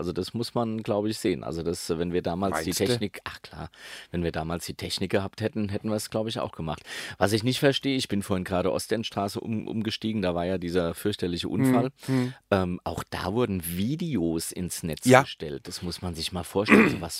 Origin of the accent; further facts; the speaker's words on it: Eddersheim, Hesse, Germany; ich bin ja in Eddersheim aufgewachsen, das ist bei Hattersheim, das wiederum bei Sindlingen, das ist bei Höchst. Also in der Nähe von Frankfurt-Höchst.